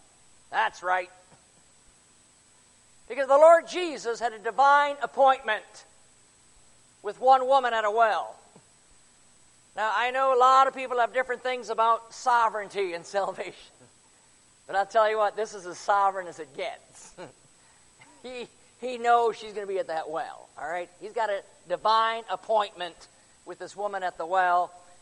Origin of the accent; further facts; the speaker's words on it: Florida, United States; I'm from Florida, so we got Tampa down there.